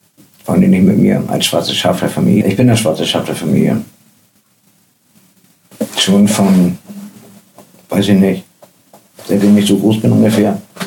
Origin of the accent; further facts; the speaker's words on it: Hamburg, Germany; Wo ich aufgewachsen bin, von da aus konnte ich direkt hinten aus der Küche auf die Elbe gucken.